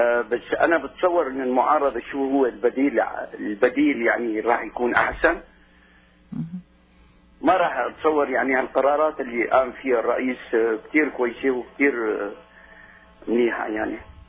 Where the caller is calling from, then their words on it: Syria; أنا مواطن سوري عم بتسمع على المواطن اللي أو اللي قبلي يعني